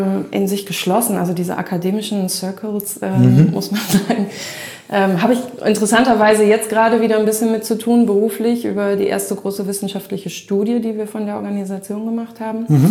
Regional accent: Melle, Lower Saxony, Germany; Ja, ich bin in Melle groß geworden, als älteste von 4 Kindern. Melle ist bei Osnabrück, zwischen Osnabrück und Bielefeld.

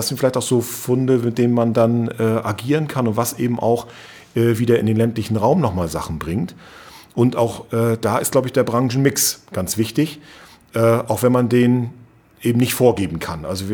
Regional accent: Rostock, Mecklenburg-Vorpommern, Germany; born there; ich bin ja eben gebürtiger Rostocker

